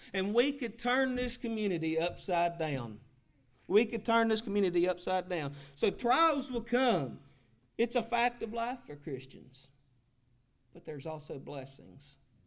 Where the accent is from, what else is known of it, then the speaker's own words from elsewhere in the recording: United States; And I'm proud to say I'm an American.